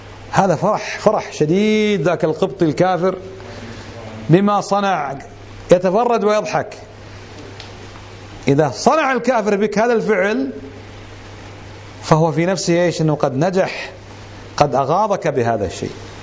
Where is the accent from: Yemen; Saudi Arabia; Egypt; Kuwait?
Kuwait; طبعا احنا كويتيين مديوس ببطننا مشردين